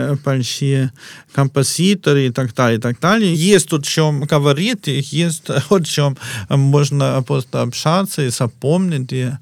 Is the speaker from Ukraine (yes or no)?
no; Vienna, Austria; born there; Russian is a second language; Я родился в столице, в город Вене. Ну, уже семья, мы переехали